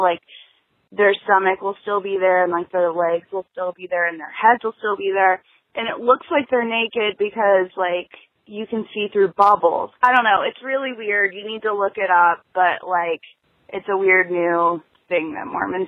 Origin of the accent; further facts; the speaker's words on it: Ohio, United States; I'm 26 from Ohio.